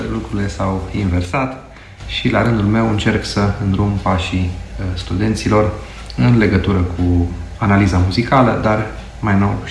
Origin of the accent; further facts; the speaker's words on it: Deva, Hunedoara County, Romania; cu o doamnă profesor vecină cu mine, în Deva, eu sunt din Deva.